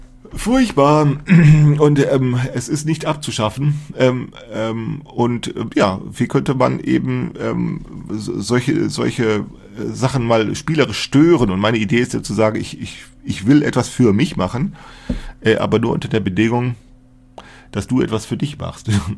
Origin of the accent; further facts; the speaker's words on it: Rhineland, Germany; ich bin Rheinländer